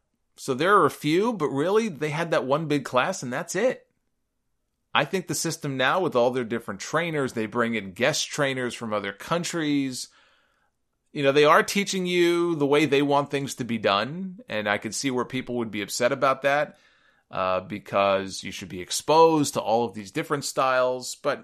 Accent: Canarsie, New York, United States; from Canarsie, my hometown, that's where I grew up.

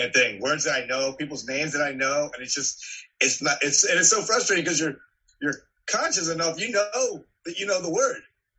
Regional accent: Florida, United States; now in Los Angeles, United States; I'm from Florida, but I've lived in LA for the last 5 years or so.

